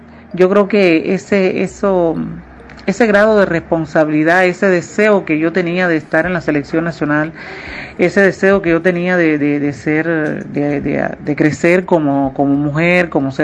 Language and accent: Spanish; Cuba; maduré como mujer, como atleta, como profesional, como cubana